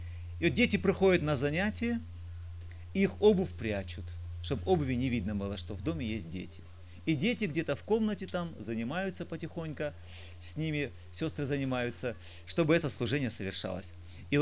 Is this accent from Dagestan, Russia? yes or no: yes; Kizlyar, Dagestan, Russia; я не представился, я из Кизляра